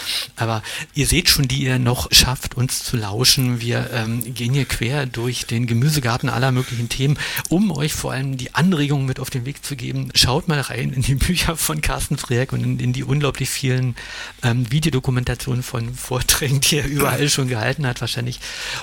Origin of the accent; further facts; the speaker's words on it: East Germany, Germany